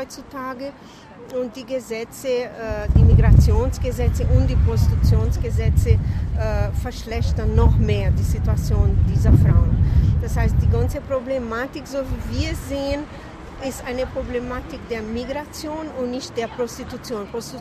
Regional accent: Brazil; German is a second language; now in Germany; Ich komme aus Brasilien und lebe in Deutschland.

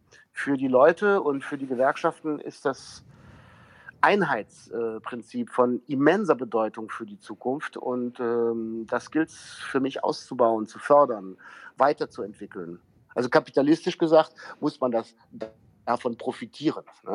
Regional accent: Cologne, North Rhine-Westphalia, Germany; Weißt du, du hast mich ja jetzt schon als Kölner vorgestellt

